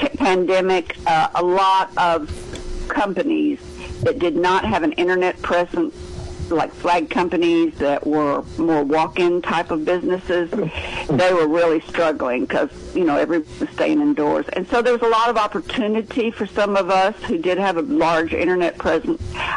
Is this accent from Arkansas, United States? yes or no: yes; Little Rock, Arkansas, United States; But I was in Dallas, Texas, and I am from Little Rock, Arkansas.